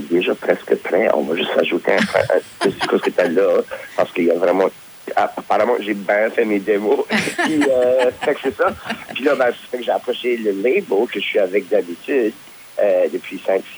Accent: Moncton, New Brunswick, Canada; j'ai grandi à Moncton, puis le quartier où j'ai grandi, c'est le quartier Parkton.

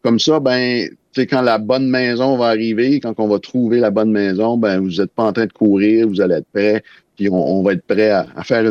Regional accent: Caraquet, New Brunswick, Canada; Moi, je viens de Caraquet, ça va être à droite. C'est ça. C'est le côté de la mer.

